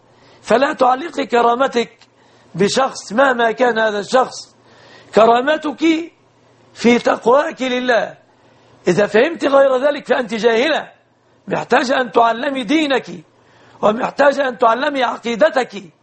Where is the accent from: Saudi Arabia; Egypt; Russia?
Egypt; بلادنا مصر